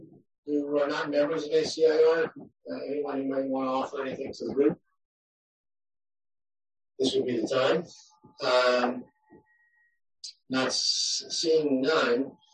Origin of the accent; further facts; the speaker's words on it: Guilford, Connecticut, United States; also in my hometown in Guilford, there will be some changes as well.